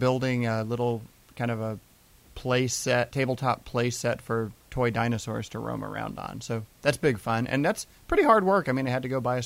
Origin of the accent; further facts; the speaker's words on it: Kentucky, United States; no, I'm from Kentucky, where when the TVs break, you buy a new TV and stack it on top.